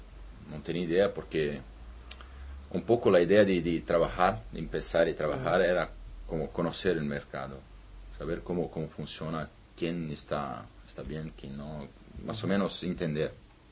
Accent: Brazil; Spanish is a second language; now in Spain; Soy arquitecto, soy de Brasil

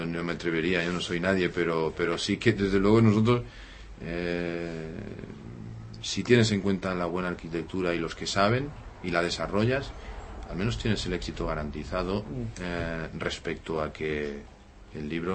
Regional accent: El Masnou, Catalonia, Spain; somos del pueblo, somos de allí del Masnou

